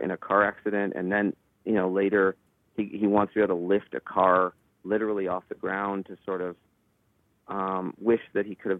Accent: Owen Sound, Ontario, Canada; I'm from Owen Sound, and I didn't have the money

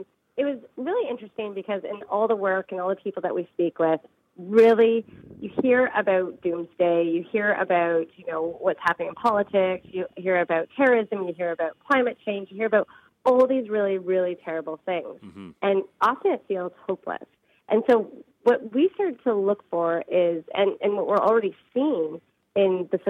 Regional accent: Canada; We're Canadian. We say sorry too.

